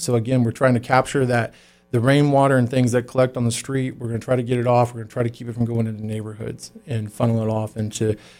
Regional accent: Chapel Hill, North Carolina, United States; Well, I grew up over in Chapel Hill. So I knew what it was like not to have a sidewalk, you know, going down girls' school road.

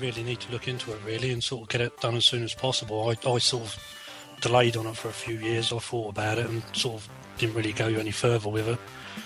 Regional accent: Ipswich, East of England, United Kingdom; I'm from Ipswich, and I'm doing the full scope electrician's course.

